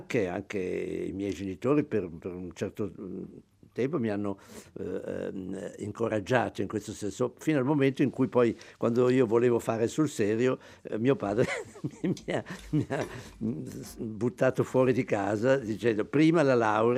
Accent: Milan, Lombardy, Italy; io vivevo a Milano, sono nato a Milano, vivevo lì

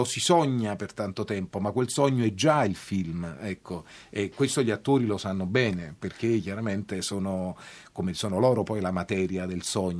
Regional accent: Naples, Campania, Italy; Ho sempre detto che in realtà è Napoli perché io e noi siamo napoletani, e quindi chiaramente era Napoli perché era il nostro luogo

